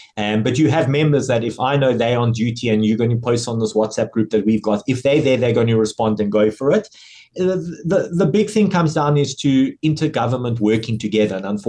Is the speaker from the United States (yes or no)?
no; Cape Town, Western Cape, South Africa; I say I'm from Cape Town